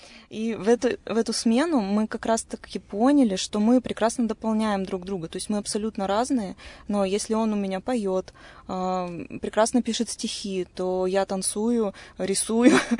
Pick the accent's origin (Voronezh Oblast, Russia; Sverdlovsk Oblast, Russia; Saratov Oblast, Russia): Sverdlovsk Oblast, Russia; Yekaterinburg; Я родилась в Екатеринбурге. Жила здесь с рождения.